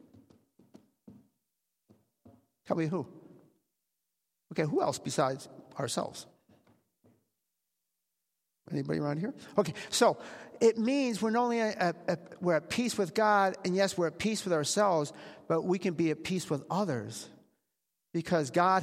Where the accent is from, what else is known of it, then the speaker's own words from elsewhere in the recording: Ireland; So anyway, I'm Irish. What can I tell you?